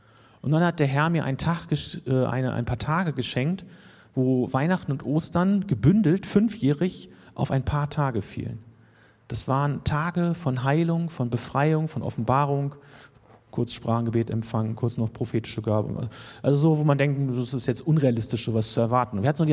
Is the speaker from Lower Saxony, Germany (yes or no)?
yes; Lower Saxony, Germany; Und das ist ja auch in der Ecke, wo ich aufgewachsen bin. So Braunschweiger Region, irgendwie Göttingen und so irgendwie südliches Niedersachsen, so ungefähr.